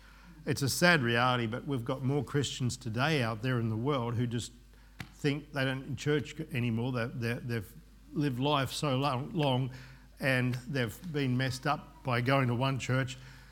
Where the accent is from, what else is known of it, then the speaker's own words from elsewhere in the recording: Holston, Tasmania, Australia; I grew up in Holston, on the north coast of Tasmania. I was born 1 month premature, 3 hours after my twin brother